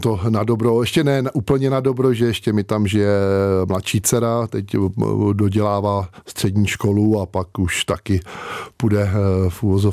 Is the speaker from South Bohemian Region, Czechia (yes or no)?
yes; Smetanova Lhota, South Bohemian Region, Czechia; also born or lived in Prague; jsem rodilý Pražák, ale když mi bylo 6 let, tak jsme se tam odstěhovali a od mých 4 let jsme tam měli chalupu a jezdili jsme tam na víkendy